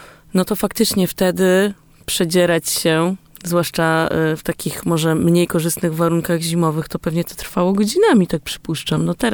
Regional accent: Warsaw, Masovian Voivodeship, Poland; born there; bo jestem z 81 roku, więc urodziłam się akurat w grudniu 81 w Warszawie, więc jestem dzieckiem stanu wojennego

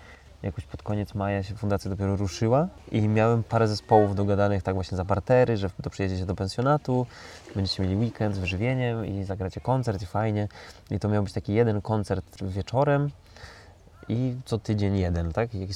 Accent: Kosewo, Warmian-Masurian Voivodeship, Poland; w mojej rodzinnej miejscowości w Kosewie, bo tam jest jezioro Probarskie, Juksty i Kuc

